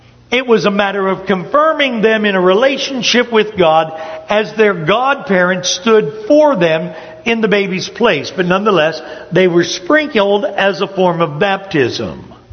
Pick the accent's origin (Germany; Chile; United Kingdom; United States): United States; Upper Ohio Valley; now in the South, United States; My wife and I grew up in the Upper Ohio Valley.